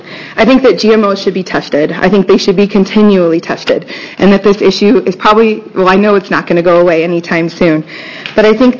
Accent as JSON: {"language": "English", "town": "St. Paul", "region": "Oregon", "country": "United States", "said": "You're very close. I'm from St. Paul, Oregon, and I farm 1,000 acres."}